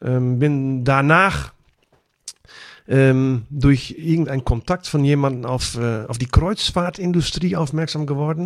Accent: Netherlands; German is a second language; Heißt bei uns in Holland Boerenkool.

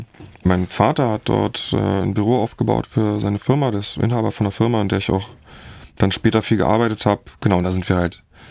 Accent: Zehlendorf, Berlin, Germany; Ich bin groß geworden in Zehlendorf, ziemlich behütet.

